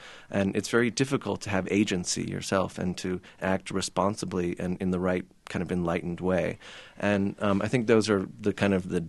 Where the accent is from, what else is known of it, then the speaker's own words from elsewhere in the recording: Hilton Head, South Carolina, United States; You know, I grew up on Hilton Head, South Carolina, and the logo of Hilton Head is this big red and white lighthouse that, as a kid, I was running up and down all the time.